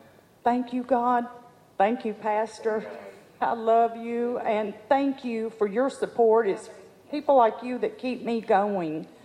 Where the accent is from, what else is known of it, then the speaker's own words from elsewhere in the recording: Nashville, Tennessee, United States; If you can't tell, I'm from Nashville, Tennessee. So I bring Southern hospitality to you. I grew up in a very loving, very Christian household.